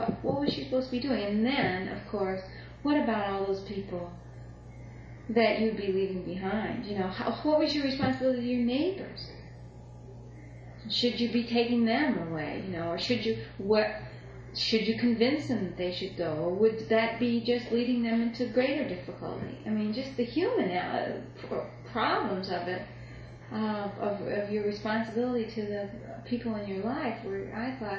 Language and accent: English; Midwest, United States; I've also lived in, because I'm from the Midwest, I've lived through a couple of tornadoes